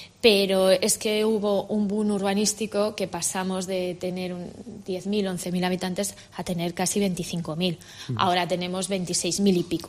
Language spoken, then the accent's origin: Spanish; Quijano, Cantabria, Spain; Quijano, que es mi pueblo, es el que menos ha crecido